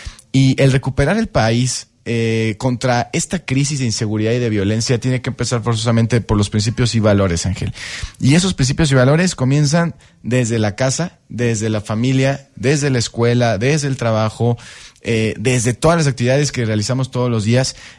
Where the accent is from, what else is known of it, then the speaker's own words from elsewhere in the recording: Mexico; que es la solidaridad y la unidad como mexicanos.